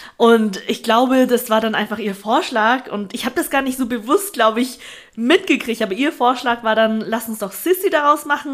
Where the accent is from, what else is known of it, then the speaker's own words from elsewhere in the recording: Austria; ich komme aus Österreich, wie die Kaiserin.